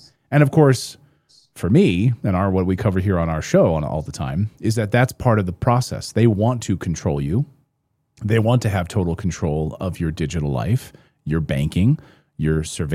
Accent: Pennsylvania, United States; Well, you could live like I grew up in Pennsylvania. You know, you could live like the Amish, right?

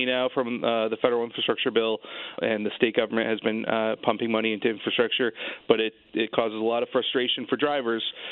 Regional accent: Torrington, Connecticut, United States; But I grew up in Torrington, and my whole family's up there in the northwest corner.

